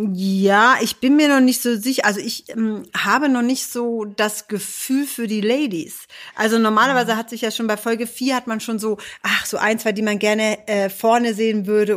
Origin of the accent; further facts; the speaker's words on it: Hanover, Lower Saxony, Germany; Und wir sind ja Hannoveraner.